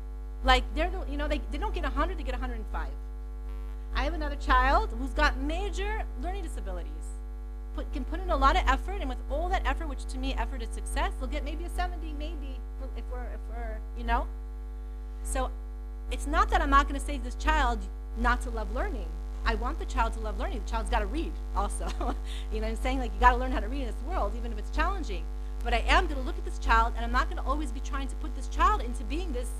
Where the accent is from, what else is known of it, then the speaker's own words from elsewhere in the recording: Piedmont, California, United States; I grew up in Piedmont, which is like a little tiny city.